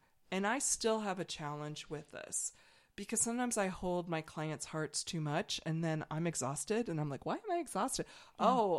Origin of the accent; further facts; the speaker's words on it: Rockford, Illinois, United States; I'm from Rockford, Illinois. What can you do? You can take a girl out of the Midwest. You can't take...